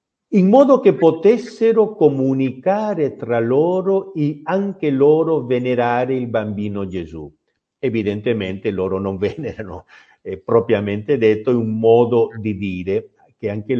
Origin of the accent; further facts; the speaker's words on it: Peru; Italian is a second language; moved away; voi sapete che io sono peruviano